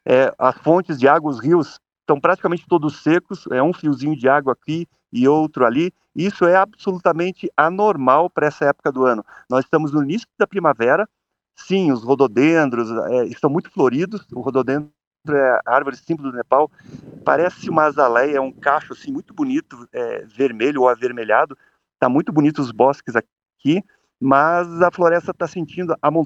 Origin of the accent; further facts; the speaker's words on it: Foz do Iguaçu, Paraná, Brazil; also born or lived in Curitiba; Eu nasci em Foz do Iguaçu, até os 12 anos eu morei dormindo no mato e sempre visitando as cataratas do Iguaçu